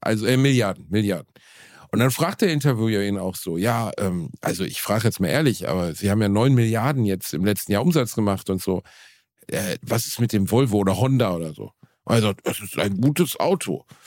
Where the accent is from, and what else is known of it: Gelsenkirchen, North Rhine-Westphalia, Germany; born or raised there